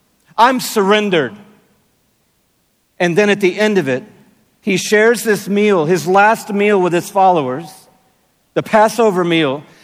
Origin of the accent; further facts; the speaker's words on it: Atlanta, Georgia, United States; I come from Atlanta, Georgia, in the United States of America, where it's 8 a.m., I think, right now. So hello and good morning to anybody back home.